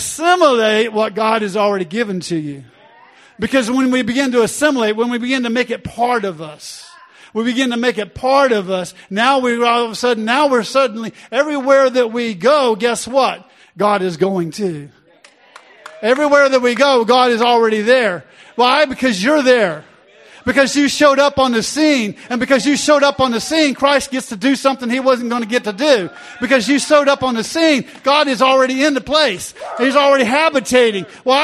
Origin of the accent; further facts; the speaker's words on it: Texas, United States; I'm from Texas, so it's easier to say walk in.